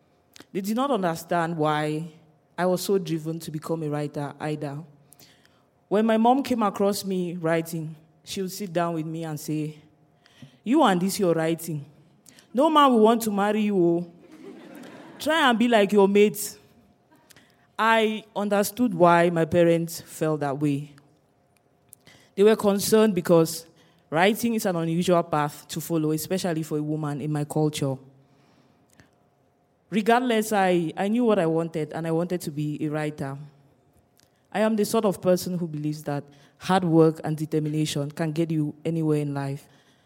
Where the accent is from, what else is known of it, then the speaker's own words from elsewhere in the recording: Cameroon; Growing up in Cameroon